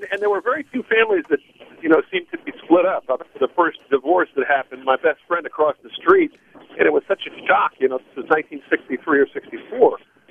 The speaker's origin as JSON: {"language": "English", "town": "Tiburon", "region": "California", "country": "United States", "tie": "born or raised there", "said": "he designed and built the house that I grew up in Tiburon in the 1950s."}